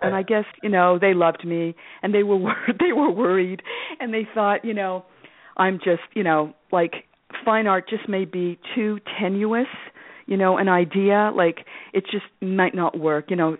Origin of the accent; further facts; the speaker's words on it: Montreal, Quebec, Canada; Yeah, I grew up in Montreal, Quebec, Canada. I'm Canadian.